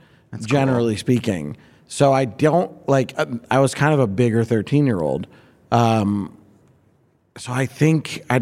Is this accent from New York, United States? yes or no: no; Boston, Massachusetts, United States; I grew up in Boston, and I would come home when the lights came on. I had that vibe going, and we'd bike all over Dorchester